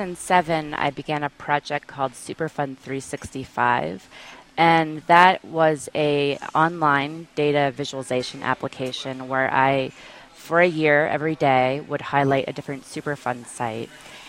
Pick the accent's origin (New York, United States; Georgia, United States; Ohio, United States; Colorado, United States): New York, United States; And as a New Yorker and as an artist who was doing an air monitoring project